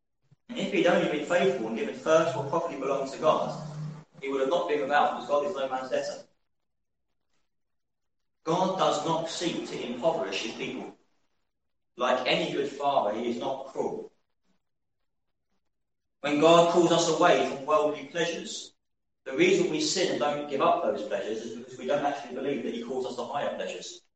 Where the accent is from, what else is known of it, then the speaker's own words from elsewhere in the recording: United Kingdom; Now, as British people, very good at when you're having dinner or something